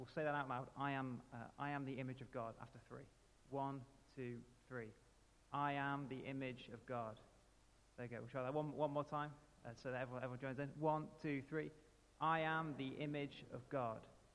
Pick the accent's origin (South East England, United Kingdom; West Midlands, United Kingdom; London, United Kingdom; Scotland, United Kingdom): West Midlands, United Kingdom; now in Hull, United Kingdom; I'm a curate based in East Hull. Although, as you can tell from my accent, probably I'm not from there originally. I grew up in the West Midlands, lovely part of the world.